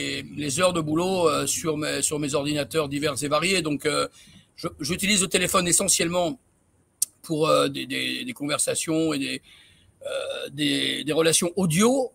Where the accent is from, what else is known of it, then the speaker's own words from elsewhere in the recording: Nanterre, Île-de-France, France; born there; Alors, je suis né à Nanterre